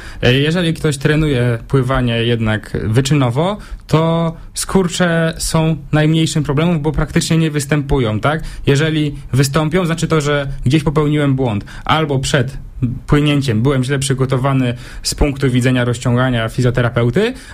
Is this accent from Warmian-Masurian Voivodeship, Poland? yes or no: no; Zielona Góra, Lubusz Voivodeship, Poland; also born or lived in Poznań / Wrocław; Ja się urodziłem akurat w Poznaniu, ale od przedszkola do liceum włącznie mieszkałem w Zielonej Górze, wyjechałem potem na studia do Wrocławia.